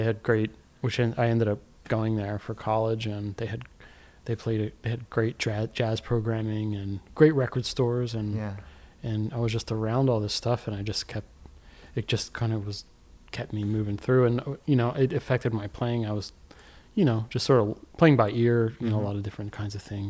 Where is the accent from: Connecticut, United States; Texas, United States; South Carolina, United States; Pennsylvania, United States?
Pennsylvania, United States; Lansdowne; There was a great guitar store in my town, my hometown, called Lansdowne.